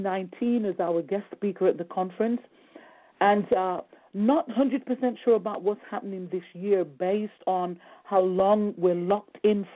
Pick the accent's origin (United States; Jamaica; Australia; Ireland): Jamaica; we went to Jamaica, my home country